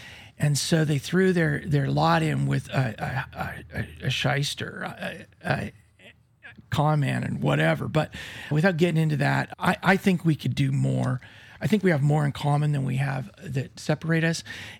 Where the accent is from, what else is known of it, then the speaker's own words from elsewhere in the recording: Yakima, Washington, United States; born there; also born or lived in Spokane / Flathead Reservation / Swinomish Reservation; So I was born on Yakima. My brother was born when we lived in Spokane.